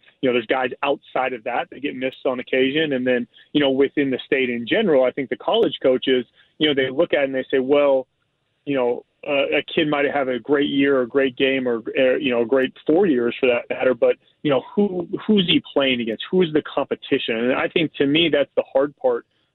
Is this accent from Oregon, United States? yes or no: yes; Eugene, Oregon, United States; I mean, I'm a kid from Oregon, right? From Eugene, went to Shelton High School